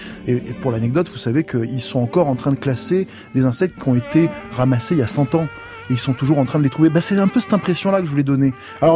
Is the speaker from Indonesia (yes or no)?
no; Provence-Alpes-Côte d'Azur, France; Je suis provençal d'origine. J'ai habité entre Aix et Marseille pendant toute mon enfance et mon adolescence.